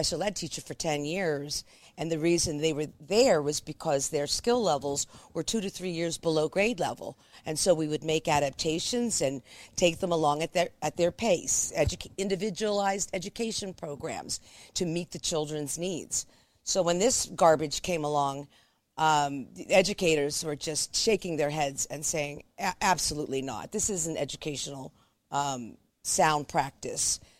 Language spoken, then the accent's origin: English; Allentown, Pennsylvania, United States; I was born in the Allentown Hospital. I lived in the city my whole life.